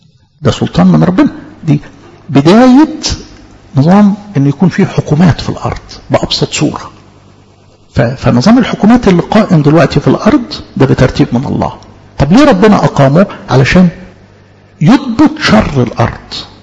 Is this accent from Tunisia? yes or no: no; Egypt; اظن احنا كمصريين بقى عندنا خبرة نعمل دراسات في الموضوع ده